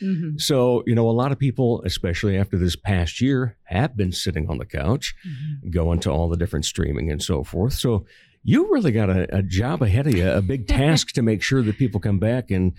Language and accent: English; Rock Rapids, Iowa, United States; I grew up down in Rock Rapids.